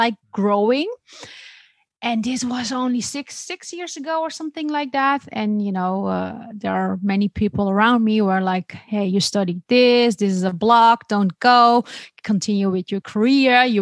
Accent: Netherlands; also born or lived in Denmark; I was living back then in Denmark. Originally, I am from the Netherlands, born and raised here, but my parents are Turkish. So I grew up with two cultures, the Turkish and Dutch.

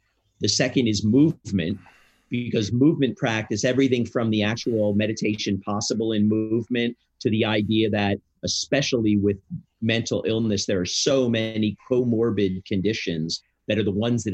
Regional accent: Philadelphia, Pennsylvania, United States; I grew up in Philadelphia and I lived here.

